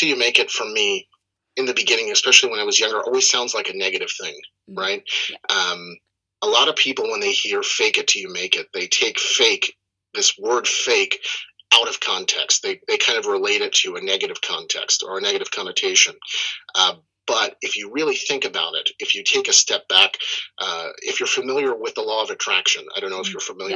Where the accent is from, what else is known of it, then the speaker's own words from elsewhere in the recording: Bronx, New York, United States; also born or lived in New Jersey; So I'm originally from the U.S., born and raised on the East Coast, New York, Bronx.